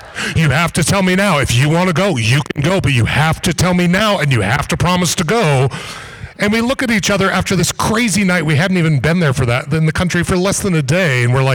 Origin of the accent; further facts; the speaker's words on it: Montana, United States; excuse me, are you from Montana? And we were like, yeah.